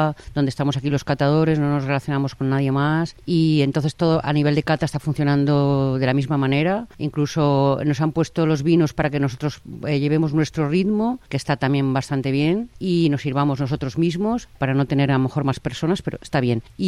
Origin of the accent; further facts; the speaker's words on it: Spain; soy de España.